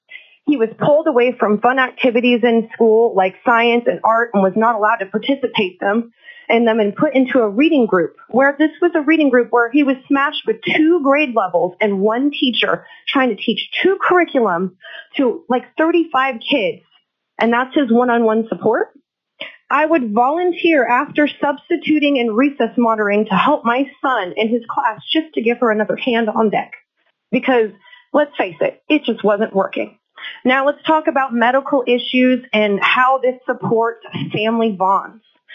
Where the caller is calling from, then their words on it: Wasilla, Alaska, United States; I am calling from Wasilla, Alaska.